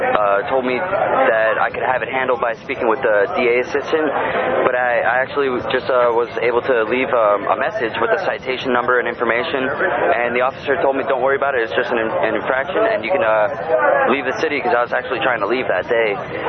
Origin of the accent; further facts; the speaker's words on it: Tampa, Florida, United States; I'm 21 years old. I'm from Florida, around the greater Tampa Bay area. And here I am all the way across the country.